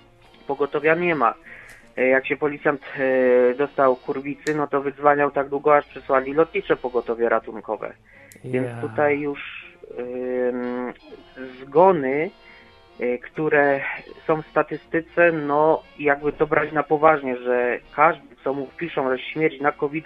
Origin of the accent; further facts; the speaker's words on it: Silesian Voivodeship, Poland; Ja w ogóle jestem ze Śląska, więc z klimatu kopalni tak się moje życie p***szyło.